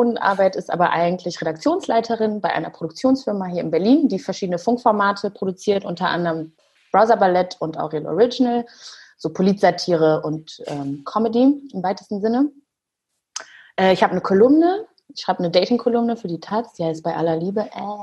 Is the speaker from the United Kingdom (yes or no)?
no; Rwanda; now in Germany; Ich komme aus Ruanda, bin auch schon sehr lange in Deutschland